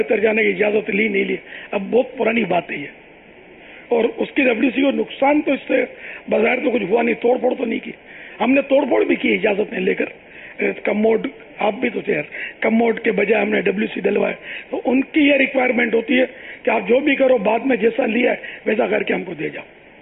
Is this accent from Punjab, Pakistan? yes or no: no; Karachi, Sindh, Pakistan; born there; ہم ان مانو کر سندھی ہیں کہ سندھ میں رہتے ہیں, یا میں تو سندھ میں پیدا ہوا ہوں, یعنی باب المدینہ یہ سندھ کا شہر ہے